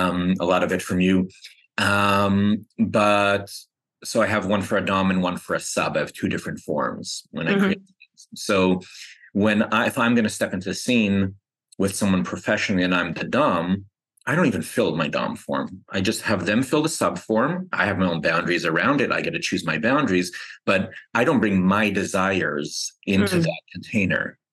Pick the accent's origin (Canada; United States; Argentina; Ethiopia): Canada; growing up in Canada, you're Canadian, you're very nice and polite.